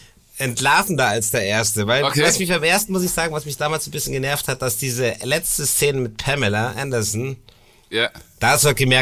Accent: Munich, Bavaria, Germany; born there; Ich bin in München geboren.

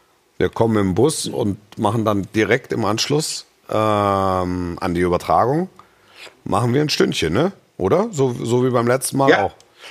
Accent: Baden-Württemberg, Germany; Ich war im Kreis Esslingen, war ich schulpflichtig.

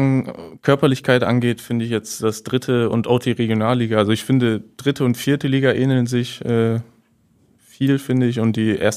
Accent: Osnabrück, Lower Saxony, Germany; einfach durch die Nähe zu meiner Familie, zu meiner Heimat, viele Freunde in den Kurven so und das war schon immer eine sehr schöne Zeit in Osnabrück.

